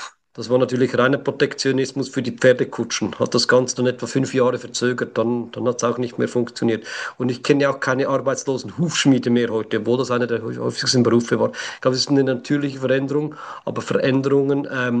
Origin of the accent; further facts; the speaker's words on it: Switzerland; accent: Swiss; Sie hören es an meinem Akzent, ich bin Schweizer